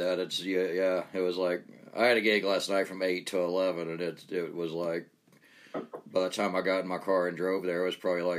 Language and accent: English; Georgia, United States; now in Utah, United States; I'm originally from Georgia, but I've been in Utah for about 15 years.